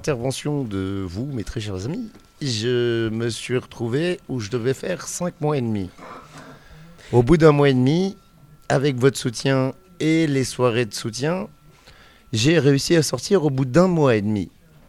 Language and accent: French; France; Moi, en tant que Français sans permis sur Genève